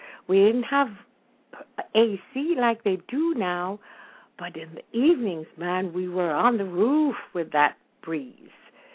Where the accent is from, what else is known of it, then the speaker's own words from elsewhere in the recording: Jamaica; now in United States; But deep in my heart, I am still a Jamaican. And I left Jamaica before independence. I left in 1959. So I am not too familiar with the new Jamaica.